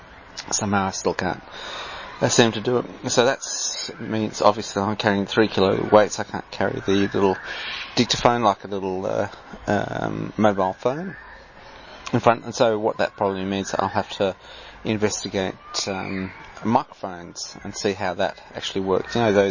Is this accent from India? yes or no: no; Australia; I'm a Australian. This podcast is from Australia in the Southern Hemisphere.